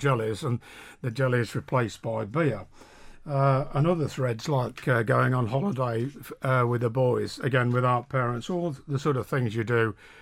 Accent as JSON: {"language": "English", "town": "Birmingham", "region": "West Midlands", "country": "United Kingdom", "tie": "born or raised there", "said": "And so it's all about growing up in Birmingham in the 1970s."}